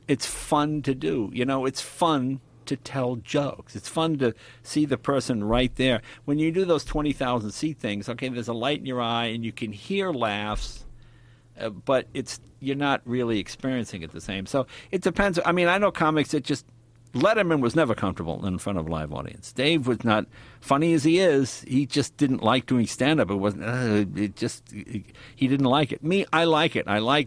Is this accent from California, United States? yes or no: no; Andover, Massachusetts, United States; when I grew up in Andover, once a month they would have the town meeting at the Grange Hall, which is dumb as that sound, in North Andover.